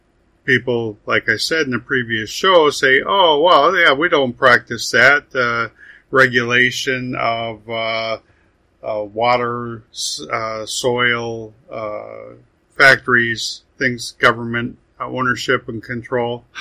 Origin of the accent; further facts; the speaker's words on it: Midwest, United States; I grew up in the Midwest and had farmers in my family